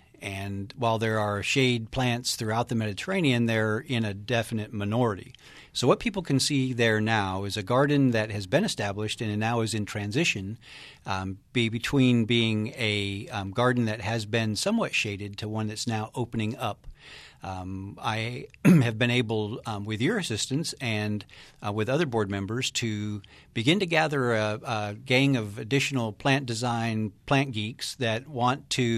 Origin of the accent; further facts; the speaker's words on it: Florida, United States; I grew up in Florida where there's 55 inches of rain a year.